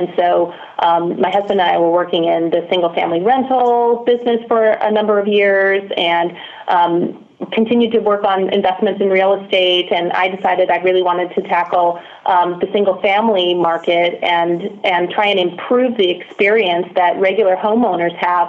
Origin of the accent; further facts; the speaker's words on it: California, United States; I grew up in Southern California. We always focused on things like organic foods and recycling.